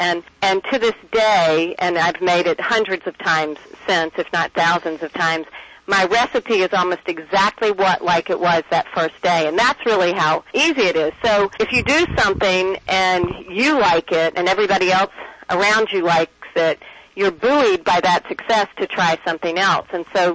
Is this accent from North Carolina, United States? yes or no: yes; North Carolina, United States; moved away; I grew up in North Carolina, and that's where I initially fell in love with barbecue. But I had to sort of move away from North Carolina